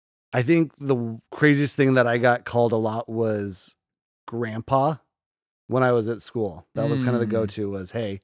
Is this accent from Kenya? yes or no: no; Ames, Iowa, United States; Yeah, so I was born and raised in Ames, grew up, went to Iowa State